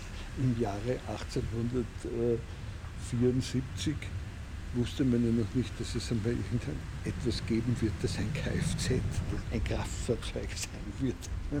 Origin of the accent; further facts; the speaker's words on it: Graz, Styria, Austria; Ich bin Grazer, gebürtiger Grazer. Und habe auch ja, immer wieder nach Graz zurückgefunden.